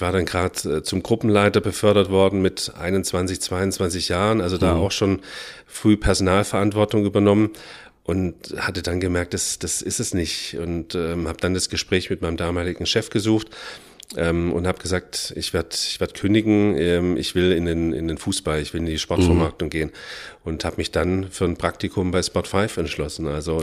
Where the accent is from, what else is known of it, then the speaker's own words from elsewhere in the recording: Stuttgart, Baden-Württemberg, Germany; ich bin ein Stuttgarter Junge, ich komme hier aus der Region